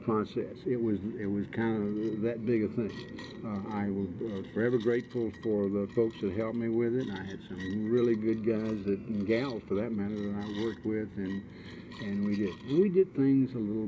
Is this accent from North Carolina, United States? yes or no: yes; Raleigh, North Carolina, United States; also born or lived in Oklahoma / Wilmington; I was born in Oklahoma. My father, you got that part. Then I came back and we went to Wilmington. He got a job with the state, so we went to Raleigh, and I went to Broughton High School in Raleigh